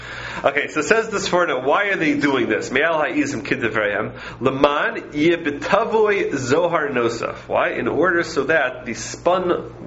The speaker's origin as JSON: {"language": "English", "town": "New York City", "region": "New York", "country": "United States", "tie": "born or raised there", "said": "When I grew up in Hillcrest, I actually was the last remaining farm in New York City. Was near my house. I don't think it exists anymore."}